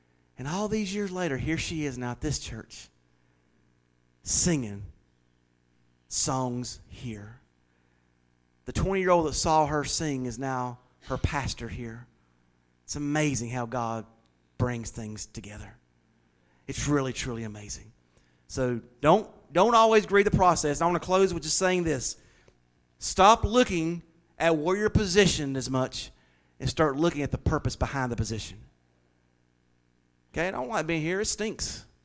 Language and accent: English; Wilkesboro, North Carolina, United States; used to sing in our home church that I grew up in Wilkesboro, as a little girl.